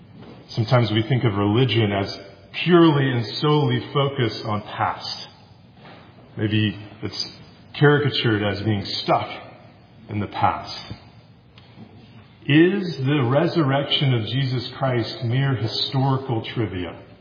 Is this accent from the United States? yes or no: yes; Decatur, Georgia, United States; I grew up in Decatur, Georgia, and we have a lot of dogwoods.